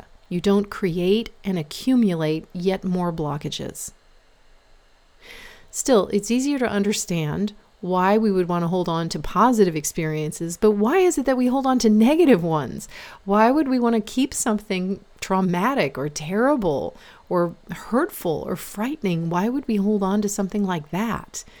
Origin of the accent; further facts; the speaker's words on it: Florida, United States; I'm from Florida, where we have a lot of hurricanes, and our family home is on the water.